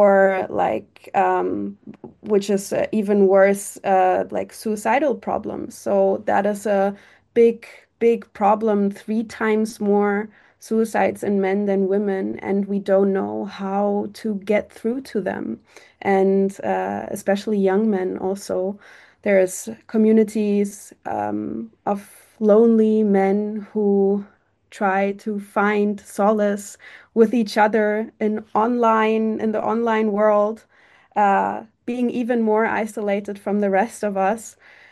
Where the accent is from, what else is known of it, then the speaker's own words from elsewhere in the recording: Germany; We try to tackle the problem also in Germany. I'm from Germany.